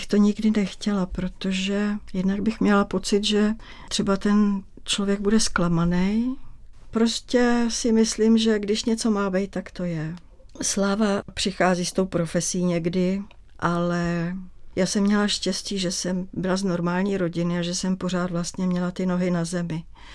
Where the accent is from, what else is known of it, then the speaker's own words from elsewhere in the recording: Prague, Czechia; jsem vyrůstala na Lhotce, což byl tehdy vlastně venkov